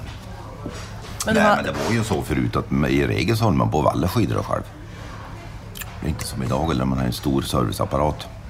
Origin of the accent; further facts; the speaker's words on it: Värmland, Sweden; jag är ju från Värmland egentligen och började på skidgymnasiet i Järpen.